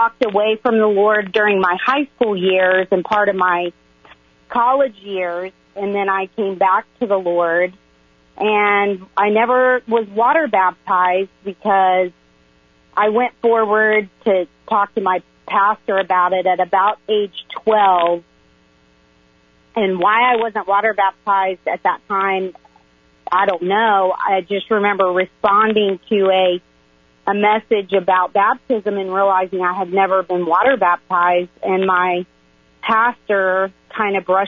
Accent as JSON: {"language": "English", "region": "Ohio", "country": "United States", "tie": "born or raised there", "also_born_or_lived": "Indiana", "said": "I'm not from Oklahoma City. I was born and raised in Indiana, and then my family moved to Ohio when I was in first grade."}